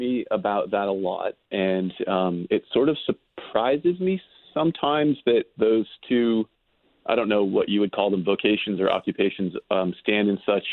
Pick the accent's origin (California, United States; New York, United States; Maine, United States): Maine, United States; Brunswick; I was working on a lobster boat at a Harpswell, not far from where I live now or where I grew up in Brunswick.